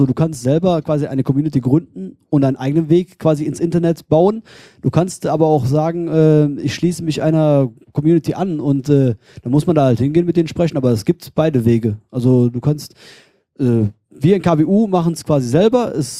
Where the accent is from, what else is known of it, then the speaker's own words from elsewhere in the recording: Eifel, Germany; was ich selber bei mir in der Eifel, wo ich herkomme, auch vorhabe und teilweise schon gemacht habe.